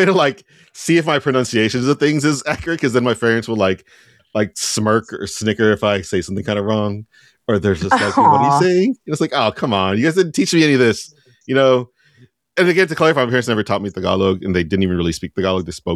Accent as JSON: {"language": "English", "country": "United States", "tie": "born or raised there", "said": "growing up in America, like especially when I grew up in the 80s and 90s"}